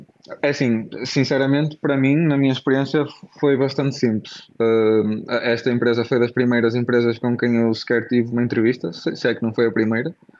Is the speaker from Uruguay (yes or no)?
no; Portugal; moved away as an adult; now in Netherlands; eu acho que saí de Portugal por volta de 3 de outubro, por isso fez agora mesmo um aninho.